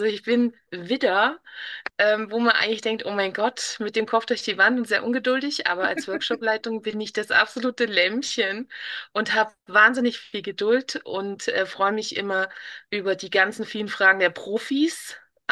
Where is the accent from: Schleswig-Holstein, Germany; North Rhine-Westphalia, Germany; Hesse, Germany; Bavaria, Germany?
Bavaria, Germany; Ich bin wohnhaft in Gieching, also ich komme aus der Münchner Ecke.